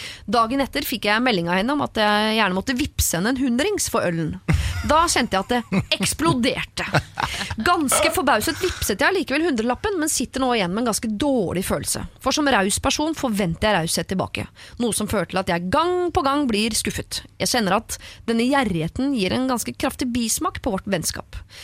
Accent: Møre og Romsdal, Norway; Som sunnmøring henvender jeg meg til deg.

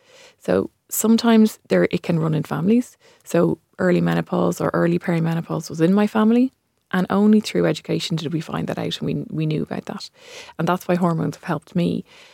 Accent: Ireland; And if I'm an Irish pharmacist who's well educated, and I didn't even know it was happening to me

